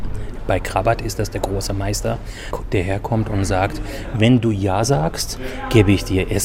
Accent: Iran; German is a second language; Ich komme aus dem Iran und vor circa 40 Jahren ist das uns im Iran geschehen.

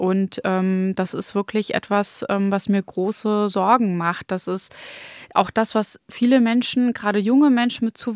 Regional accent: Schwerin, Mecklenburg-Vorpommern, Germany; Also ich fühle mich als Deutsche, als Schwerinerin, als Ostdeutsche, aber eben auch habe ich einen großen Bezug zu meinen irakischen Wurzeln.

